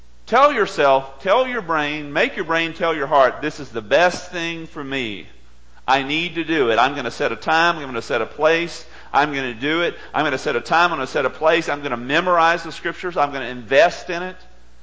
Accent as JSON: {"language": "English", "region": "Texas", "country": "United States", "tie": "born or raised there", "said": "I remember growing up in East Texas. And we lived in a rural community at that time."}